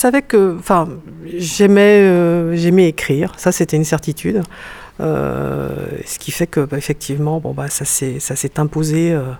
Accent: Brest, Brittany, France; born there; Alors, je suis née à Brest au milieu des années 60.

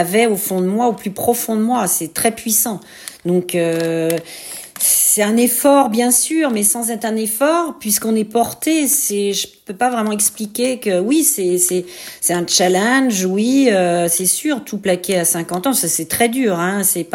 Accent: Paris, Île-de-France, France; moved away as an adult; now in Paimpol, France; Moi, je suis née à Paris et j'ai vécu tout le temps à Paris. J'ai travaillé à Paris.

